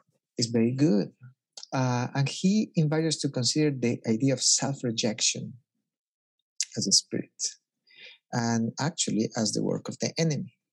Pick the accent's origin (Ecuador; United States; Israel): Ecuador; And, you know, I come from Ecuador